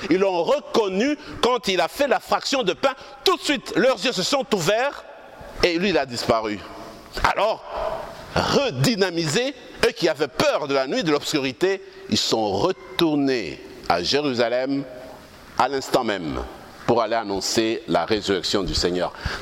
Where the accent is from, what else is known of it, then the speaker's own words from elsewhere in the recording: Lubumbashi, Haut-Katanga, DR Congo; Mes amis, dans le quartier où j'ai grandi, dans ma ville natale, Lubumbashi